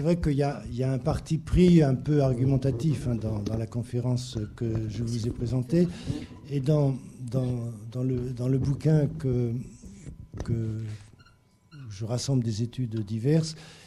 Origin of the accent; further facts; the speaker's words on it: Paris, Île-de-France, France; Bon, je suis parisien, je prends beaucoup le métro.